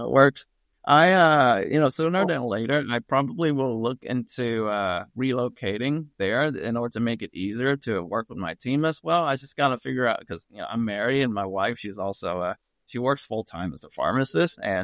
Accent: Vietnam; A lot of them are based in Vietnam too, actually, in my home country.

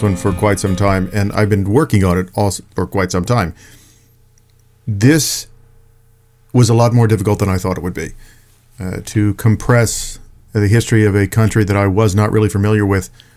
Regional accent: Texas, United States; also born or lived in New Orleans; I was born in New Orleans. I was raised in Texas

